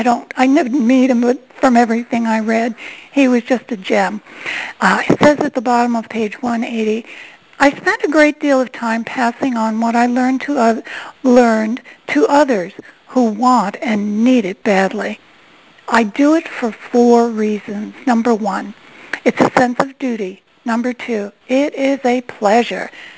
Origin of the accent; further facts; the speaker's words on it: St. Petersburg, Florida, United States; from St. Petersburg, Florida.